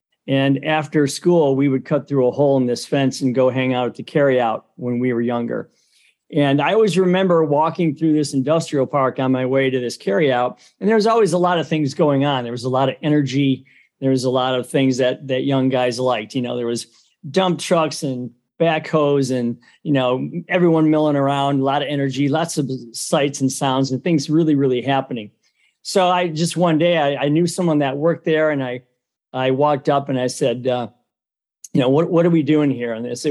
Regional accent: Cleveland, Ohio, United States; now in Toledo, United States; Yeah, I'm from Cleveland originally and moved to Toledo back in 1986.

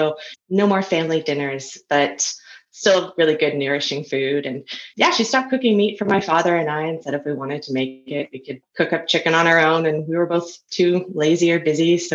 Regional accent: Surrey, British Columbia, Canada; also born or lived in Vancouver; I was born in Vancouver, BC, and I grew up in Surrey.

